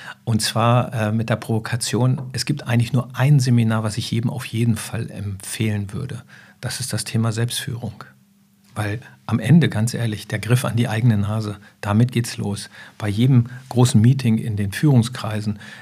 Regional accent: Lower Saxony, Germany; now in Hamburg, Germany; von Niedersachsen, wo ich aufgewachsen bin, zu Bayern, Hessen und jetzt bin ich hier in Hamburg.

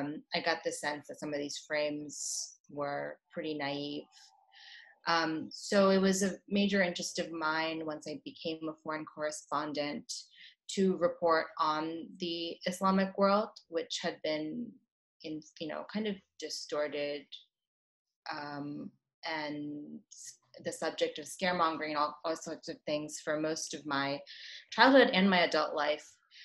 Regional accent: United States; I'm an American journalist.

